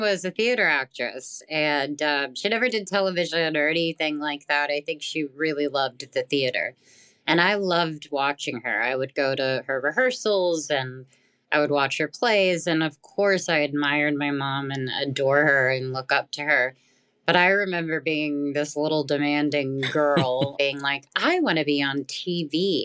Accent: Texas, United States; My family and I definitely didn't have the means to go to California to pursue anything, or New York

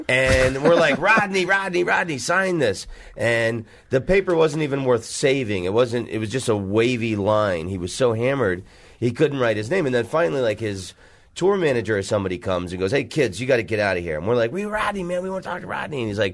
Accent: Orlando, Florida, United States; And the Tupperware Theater, I grew up in Orlando.

